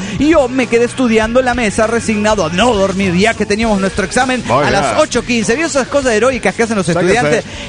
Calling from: Cochabamba, Bolivia; Hola, soy … de Cochabamba, Bolivia.

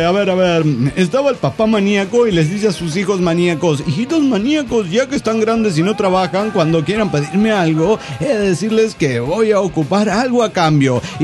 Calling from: Mexico; del Mal de Infiernillo, México.

